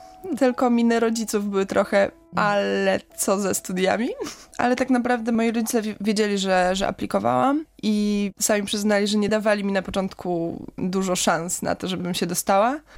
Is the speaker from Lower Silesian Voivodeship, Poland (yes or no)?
no; Bydgoszcz, Kuyavian-Pomeranian Voivodeship, Poland; Urodziłam się w Bydgoszczy, chodziłam do wszystkich szkół po kolei w Bydgoszczy, także jestem dumną bydgoszczanką z parafii Matki Boskiej Królowej Męczenników w Fordonie